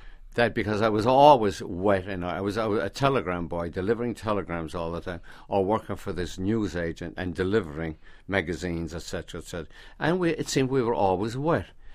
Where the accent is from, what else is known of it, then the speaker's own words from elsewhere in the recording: Ireland; And then, no, I'm Irish.